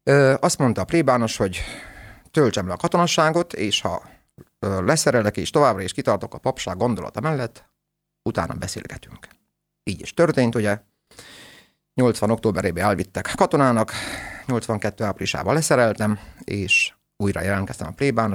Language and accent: Hungarian; Maramureș, Romania; also born or lived in Satu Mare; Szatmáron születtem, de a körülmények olyanok voltak, hogy ugye nagyszülőknél nevelkedtem valahol Mármaros megyébe